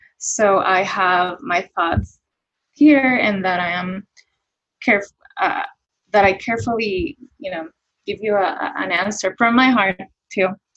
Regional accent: Puerto Rico; because I am from Puerto Rico and I mean, that's my culture, the Latino culture

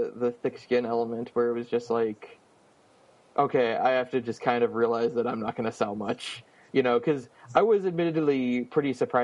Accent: Ohio, United States; I've been to Akron Comic Con twice, and in my home state of Ohio.

